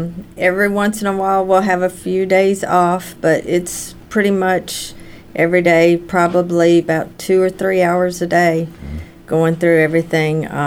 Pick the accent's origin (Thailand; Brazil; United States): United States; Louisiana; It's hard to say because I'm from Louisiana.